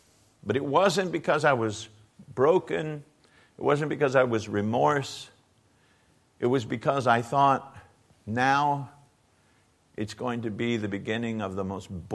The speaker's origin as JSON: {"language": "English", "country": "United States", "said": "And growing up in America, I'm American, by the way."}